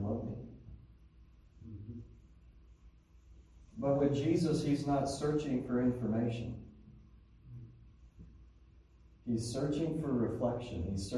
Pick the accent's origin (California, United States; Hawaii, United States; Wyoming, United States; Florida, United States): Wyoming, United States; Cody; You know, I grew up in Wyoming, and I'm sure it's the same here, where hunting has such a major hold on people.